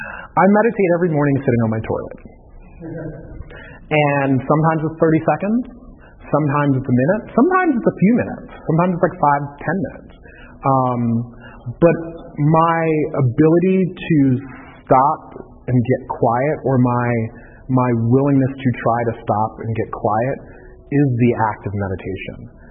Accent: the South, United States; I'm from the South, so, you know, Thanksgiving and all that kind of craziness.

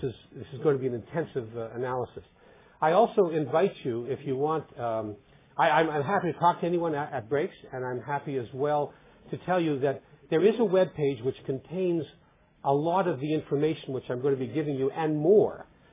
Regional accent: Winnipeg, Manitoba, Canada; in my hometown of Winnipeg, Canada, I am an old-timer. I'm a sort of a senior citizen with almost 19 years of abstinence.

